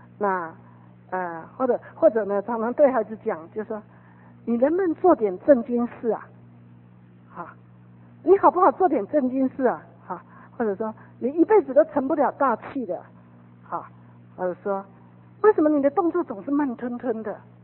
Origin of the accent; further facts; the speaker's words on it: China; 特别我们中国人去学校，对他们很不容易，哈，你是黄皮肤的。